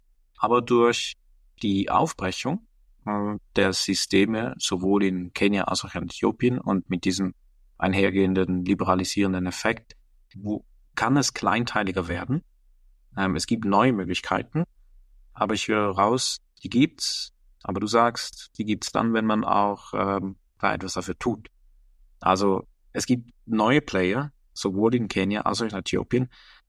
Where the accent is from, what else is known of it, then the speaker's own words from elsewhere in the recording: Austria; als Österreicher